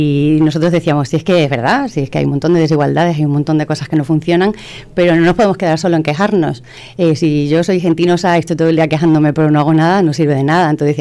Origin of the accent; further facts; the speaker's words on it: Valdencín, Extremadura, Spain; Pues estando aquí en Torrejoncillo, casi todo el mundo sabe lo que significa ser gentinoso o gentinosa. Nosotras que somos de Valdencín